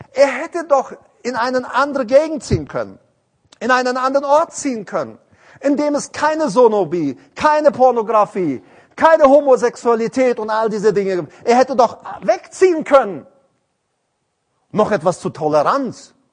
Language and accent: German; Paraguay; Weißt du, ich komme ja aus Paraguay. Und weißt du, ich bin mal, bei uns als Kinder, wir laufen viel barfuß, die Erwachsenen auch.